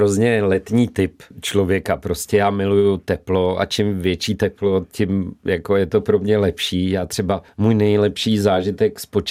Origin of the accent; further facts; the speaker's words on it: Karlovy Vary, Karlovy Vary Region, Czechia; Já jsem z Varů, takže prostě jsem chodil do kina Čas nebo kina Praha, což jsem měl asi 5 minut od domova.